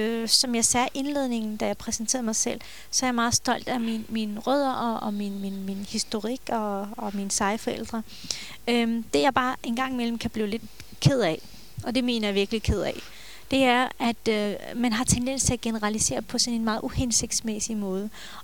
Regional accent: Turkey; hvor jeg kommer fra, op ved hvad hedder den anatolske højslette tæt ved Sortehavet

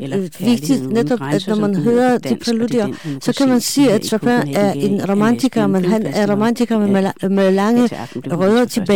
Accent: Poland; now in Denmark; jeg er kommet her i Danmark som politisk flygtning, og jeg er kommet fra Polen, fordi der har været antisemitiske tendenser.

